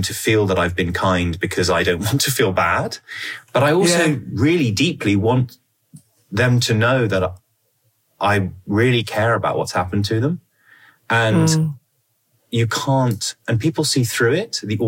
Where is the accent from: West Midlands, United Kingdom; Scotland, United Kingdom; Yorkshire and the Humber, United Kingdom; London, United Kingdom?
London, United Kingdom; So I was born and raised in West London. I'm an only child.